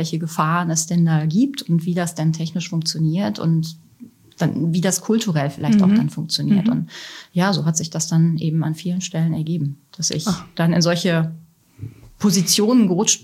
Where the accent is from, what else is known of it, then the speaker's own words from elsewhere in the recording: Germany; Und ich geisterte da als Deutsche durch die Gegend.